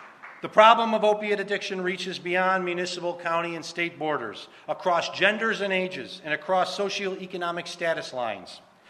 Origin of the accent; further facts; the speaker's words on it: Lackawanna, New York, United States; Tonawanda, West Seneca, and my hometown of Lackawanna.